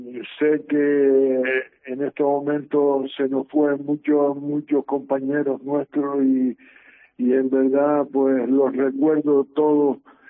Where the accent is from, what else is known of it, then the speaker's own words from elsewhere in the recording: Canary Islands, Spain; Por supuesto que somos canarios todos.